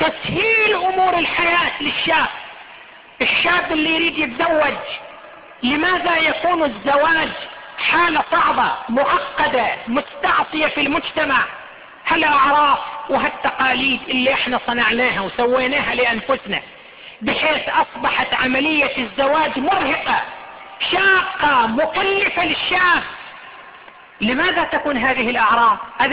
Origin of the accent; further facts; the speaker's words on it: Qatif, Eastern Province, Saudi Arabia; والان الحمد لله صارت عندنا في القطيف